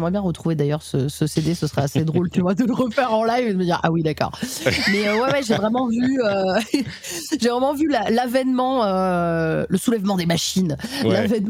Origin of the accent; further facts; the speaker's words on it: Nîmes, Occitanie, France; born there; Je suis née le 8 septembre 1990. Je suis une enfant des années 90, yes. Et je suis née à Nîmes, dans le Gard.